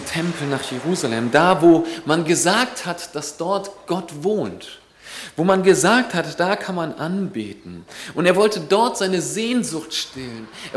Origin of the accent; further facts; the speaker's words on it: Northern Germany, Germany; now in Eberbach, Germany; Ich komme, also jedenfalls vorher, bevor ich hier nach Eberbach gekommen bin, komme ich aus dem Norden, also in der Nähe von Hamburg.